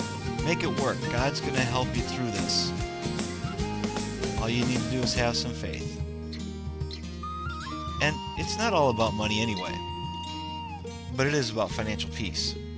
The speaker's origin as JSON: {"language": "English", "country": "United States", "said": "And isn't just being an American a blessing in itself?"}